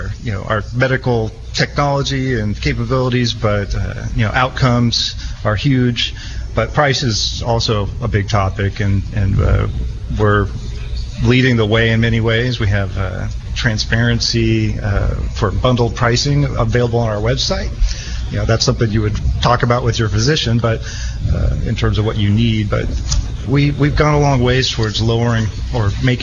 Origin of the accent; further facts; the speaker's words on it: California, United States; I grew up in California, moved around a little bit. My dad was in the Air Force, but pretty much California, born and raised.